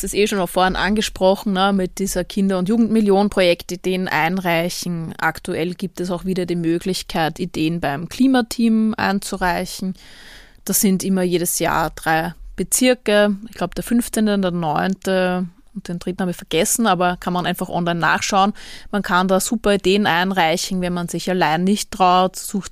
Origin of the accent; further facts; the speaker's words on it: Vienna, Austria; als Wienerin und Frau, die gerne gemütliche und schöne Orte aufsucht